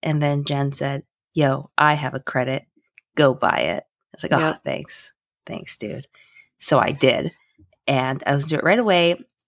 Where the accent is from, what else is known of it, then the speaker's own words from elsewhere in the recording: Canada; So it's exotic to me as a Canadian.